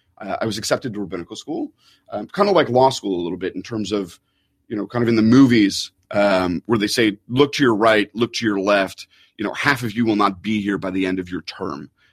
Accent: Canada; I'm Canadian.

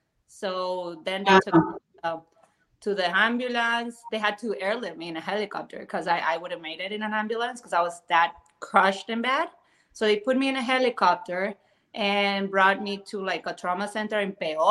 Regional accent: Cali, Valle del Cauca, Colombia; moved away as an adult; now in United States; I am originally born and raised in Colombia.

